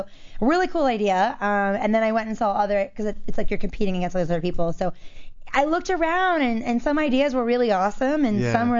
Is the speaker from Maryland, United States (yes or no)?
yes; Maryland, United States; also born or lived in New York; I grew up in Maryland, but then I went to New York for a while. That's where I got started.